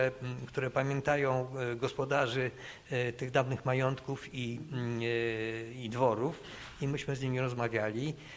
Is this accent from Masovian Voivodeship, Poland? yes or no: yes; Masovian Voivodeship, Poland; się wychowałem na Mazowszu, które jest jednonarodowe, jednoreligijne i takie, no, powiedziałbym, niezbyt ciekawe, niezbyt zróżnicowane kulturowo.